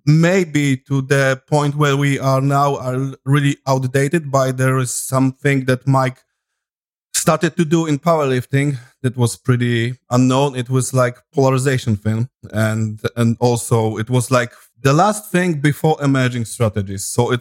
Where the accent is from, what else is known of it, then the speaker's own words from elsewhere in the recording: Poland; And as you know, I'm from Poland, so we were influenced by Eastern Soviet bloc of coaching